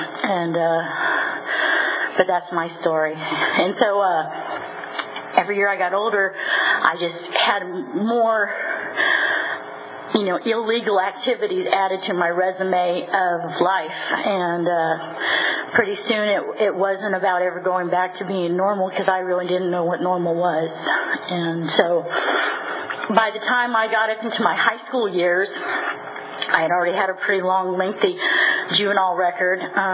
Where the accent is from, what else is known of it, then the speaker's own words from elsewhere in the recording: Stockton, California, United States; And I grew up in Stockton, California, and I'm an oldest child of two.